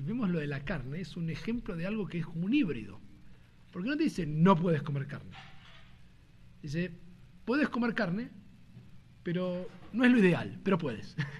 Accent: Argentina; Un argentino, además, difícil. Yo no soy un argentino típico tampoco en algunas cosas, pero...

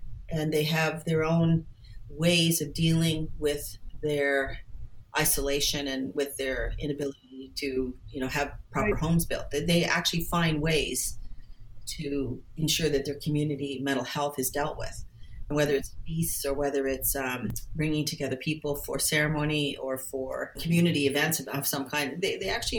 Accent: Toronto, Ontario, Canada; I was raised in Toronto in the 60s and 70s.

